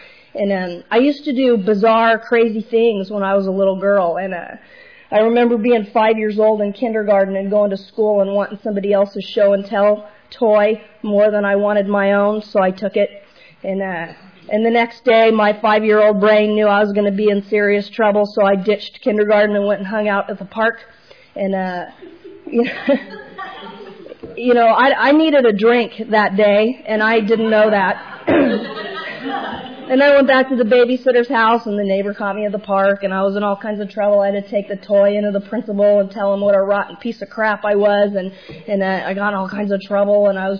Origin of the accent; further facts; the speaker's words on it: Manhattan Beach, California, United States; I was raised in Manhattan Beach